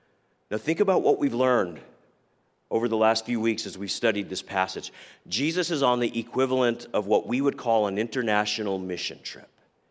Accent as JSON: {"language": "English", "region": "New Mexico", "country": "United States", "tie": "born or raised there", "said": "I grew up in New Mexico. And so there's a lot of Hispanic people, and there's a lot of non-Hispanic people, and you've got prejudice, you know?"}